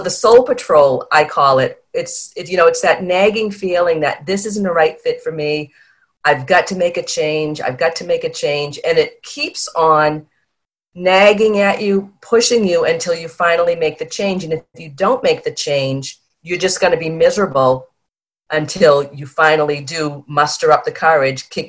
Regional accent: Boston, Massachusetts, United States; I'm from Boston, so in Boston, the Northeast, you know, this very focused career path, climb the ladder

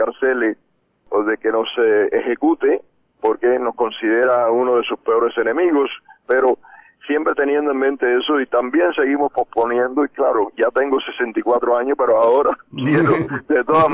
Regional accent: Cuba; pensaba que en algún momento me iba a tirar en Cuba, iba a llegar allá

